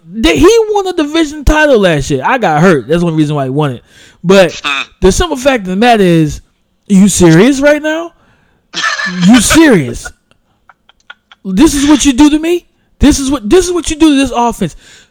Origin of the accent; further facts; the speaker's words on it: South Carolina, United States; So listen, I'm from South Carolina. I don't meet many Hawaiians.